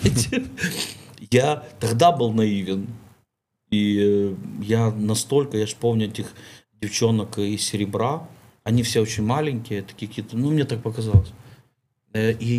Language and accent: Russian; Ukraine; Я приезжал из Украины, да, как украинский артист